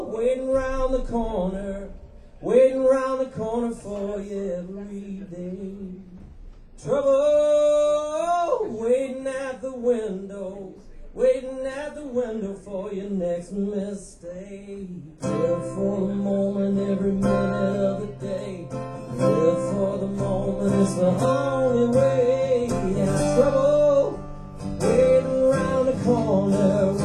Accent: Alabama, United States; We're all from Southern Alabama, Lower Alabama

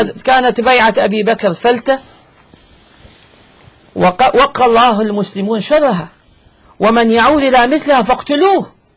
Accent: Iraq; أنا باعتباري عراقي

